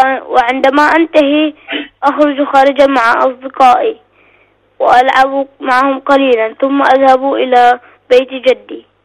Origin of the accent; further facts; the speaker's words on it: Bahrain; من البحرين